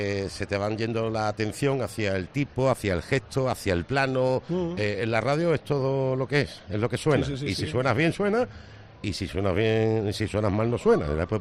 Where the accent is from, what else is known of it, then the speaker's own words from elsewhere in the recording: Jerez de la Frontera, Andalusia, Spain; Yo tengo que decir que yo soy de Jerez, yo no soy muy carnavalero